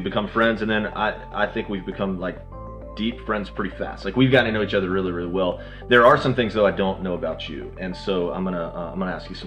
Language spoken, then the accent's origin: English; the South, United States; I'm from the South, so yeah, it's pecan pie.